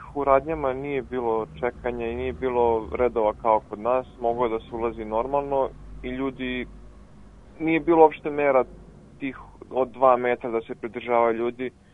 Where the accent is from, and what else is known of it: Serbia